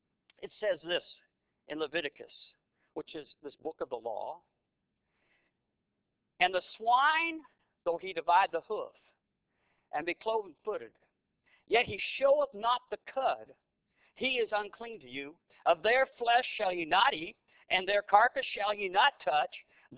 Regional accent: Canada; Now, as a Canadian, I can boast of the fact

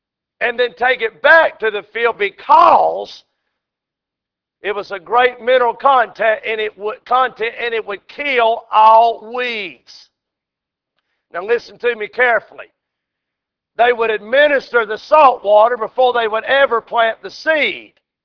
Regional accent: the South, United States; Now, I'm from the South, and there's a lot of folks get into it along the way.

